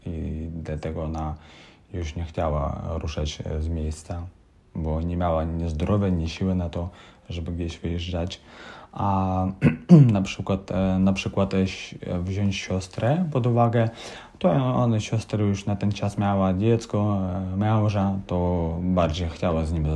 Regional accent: Kryvyi Rih, Dnipropetrovsk Oblast, Ukraine; born there; Polish is a second language; Urodziłem się w mieście, jakie się nazywa Krzywy Róg. To jest centrum Ukrainy.

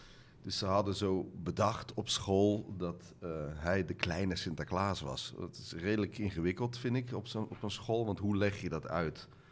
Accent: Holland, Netherlands; En ik kwam daar als Hollander binnen.

